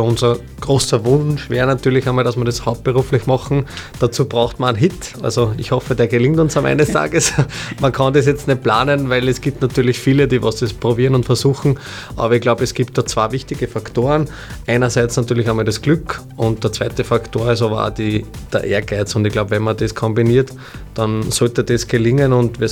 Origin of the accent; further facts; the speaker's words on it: Waldenstein, Lower Austria, Austria; Ja, wir kommen direkt aus der Ortschaft Waldenstein. Das ist eine Gemeinde im Bezirk Gmünd.